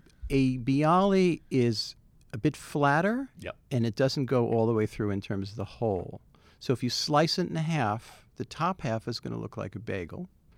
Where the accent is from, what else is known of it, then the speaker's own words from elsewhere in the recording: New Jersey, United States; And you know, so I grew up in Jersey, and there was a deli about a town away from me called Tabachnik's